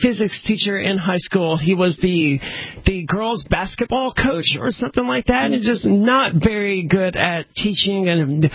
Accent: Mississippi, United States; you're from Texas and I'm from Mississippi, and in both of those, sports ball is all people care about.

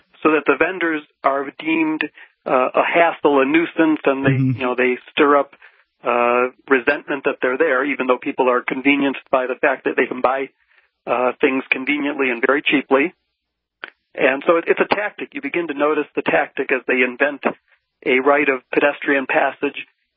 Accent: United States; moved away as an adult; now in Bogota, Colombia; Yeah. I'm teaching English here.

